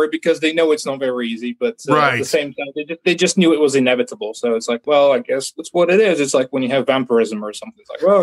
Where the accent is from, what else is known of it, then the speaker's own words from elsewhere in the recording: Bulgaria; So definitely, I think growing up in Bulgaria, and also there's a lot of just interesting European folklore.